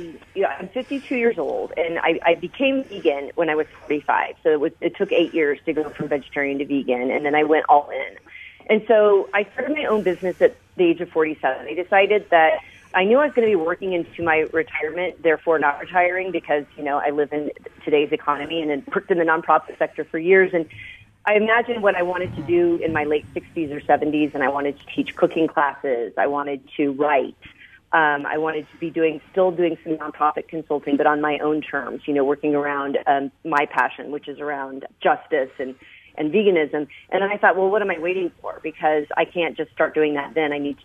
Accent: Midwest, United States; I was from the Midwest and I know where meat comes from

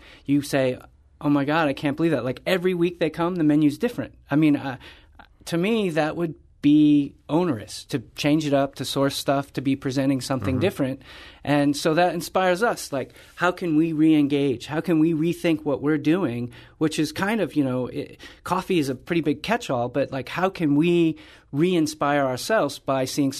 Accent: New York, United States; Like, I came from New York.

